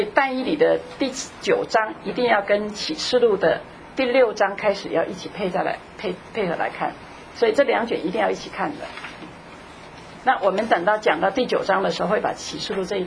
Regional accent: China; 他说这个太监就是跟我们中国人的太监是同一个字，也是一样的。

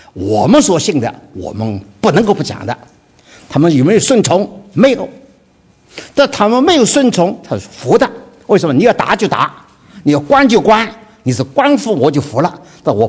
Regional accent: China; 我们中国人的儿女不大一样，跟美国人就不大一样。你在马路上走了，我们中国父母什么叫儿女走在前头，父母走在后面看着他的。

